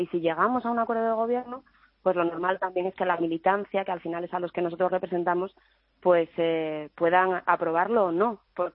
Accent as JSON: {"language": "Spanish", "region": "Asturias", "country": "Spain", "said": "Mire, yo soy asturiana"}